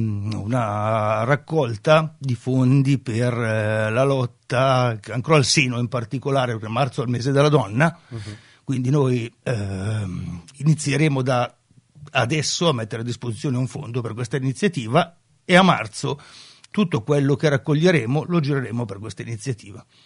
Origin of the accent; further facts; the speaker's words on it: Buscate, Lombardy, Italy; un progetto che parte anche questo dal mio paese di Buscate